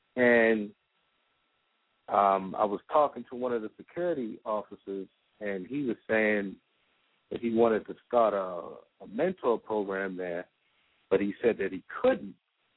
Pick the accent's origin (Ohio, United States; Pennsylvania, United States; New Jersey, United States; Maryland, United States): Maryland, United States; Baltimore; I'm from Baltimore, so this is like prison industrial complex central down here.